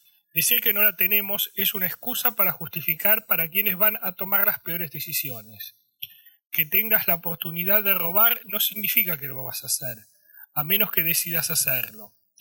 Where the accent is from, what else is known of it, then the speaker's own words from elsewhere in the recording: Italy; moved away; Los que siguen este podcast desde hace tiempo deben haberme escuchado decir que crecí en Italia.